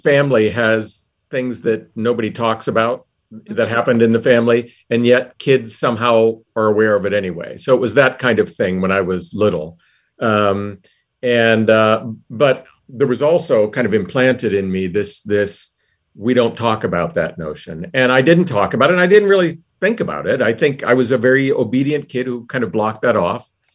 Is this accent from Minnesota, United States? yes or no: no; Johnstown, Pennsylvania, United States; I'm from Johnstown, Pennsylvania, but it was the same in Schenectady, New York, and in Fresno, California, like all over the country.